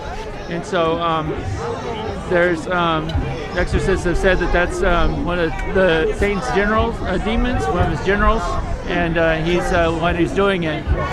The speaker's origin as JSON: {"language": "English", "region": "Nebraska", "country": "United States", "said": "I'm from Catholic Nebraska."}